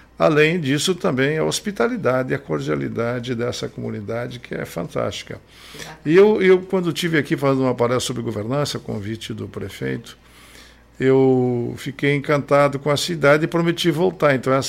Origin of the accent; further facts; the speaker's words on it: Santo Ângelo, Rio Grande do Sul, Brazil; da minha cidade, lá da fronteira com a Argentina. Eu sou lá das Missões, Santo Anjo com a Argentina.